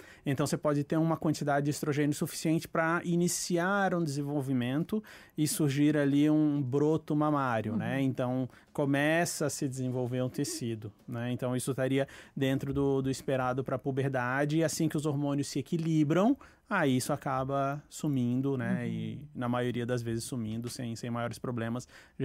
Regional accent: Florianópolis, Santa Catarina, Brazil; De contas, eu cresci em Floripa.

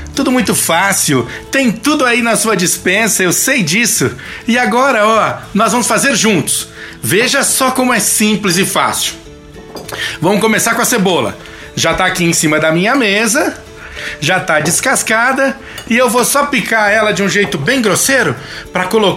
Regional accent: São Paulo, Brazil; Eu sou de São Paulo

